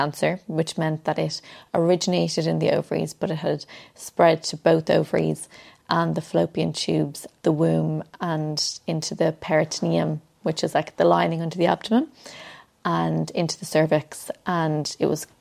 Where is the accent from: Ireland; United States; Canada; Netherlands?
Ireland; Dublin, Leinster; I grew up in Dublin